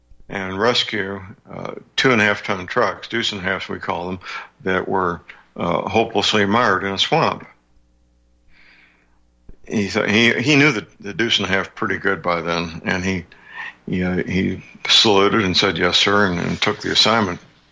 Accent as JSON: {"language": "English", "region": "Missouri", "country": "United States", "tie": "born or raised there", "said": "I only know about Missouri's because that's my home state."}